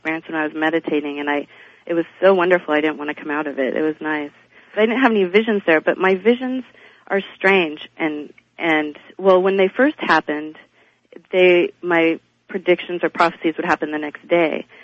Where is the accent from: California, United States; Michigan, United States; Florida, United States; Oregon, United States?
California, United States; San Diego; And I'm from San Diego.